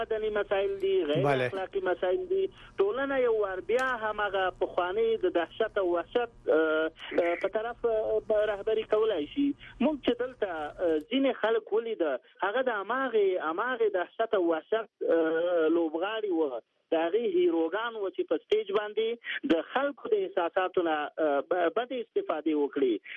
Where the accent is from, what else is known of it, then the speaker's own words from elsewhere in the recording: Afghanistan; زه د یو افغان په توګه ډېر سخت وشرمېدم.